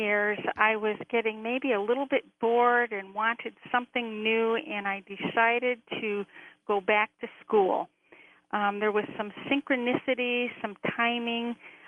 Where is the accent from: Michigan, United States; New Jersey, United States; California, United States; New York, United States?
Michigan, United States; Detroit; also born or lived in Florida; I'm in Traverse City, Michigan right now, but I was born in Detroit, raised in Detroit, and then in Florida for a few years, and then came back to the Detroit area